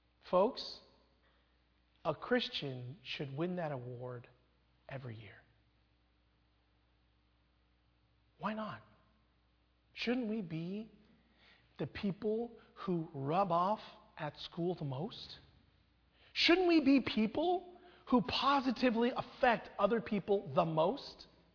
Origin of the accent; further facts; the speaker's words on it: Temple City, California, United States; now in Walnut Creek, United States; I grew up in Temple City, which is the San Gabriel Valley of Los Angeles. Being Chinese was not a minority. And I came to Walnut Creek, and I realized that I am, again, very much a minority here.